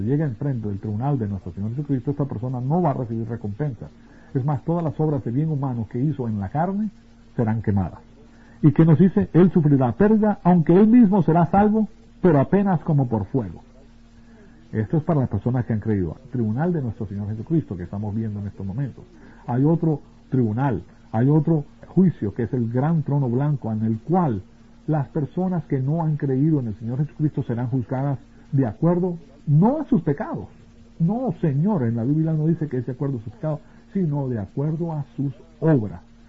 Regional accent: Venezuela; also born or lived in Bolivia; ustedes saben que yo me crié en Venezuela y tuve un año en Bolivia.

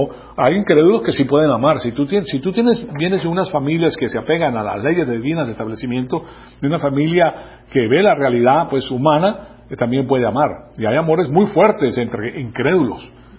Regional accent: Caracas, Capital District, Venezuela; accent: Venezuelan; Yo me crié en Caracas, siendo colombiano, pues, pero me crié en Caracas. Entonces hablo como venezolano. Voy allá y hablo como venezolano. Tengo el acento venezolano, conozco los colocalismos

